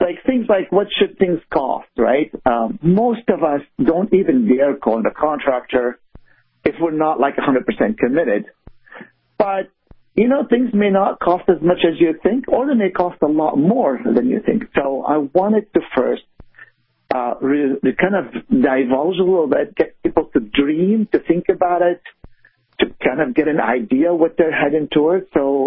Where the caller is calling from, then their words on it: Menlo Park, California, United States; I'm in Menlo Park, California.